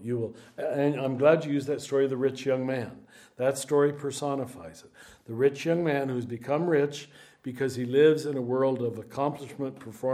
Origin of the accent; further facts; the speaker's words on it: United States; I'm a capitalist too because I'm an American. It's just, it comes with our mother's milk.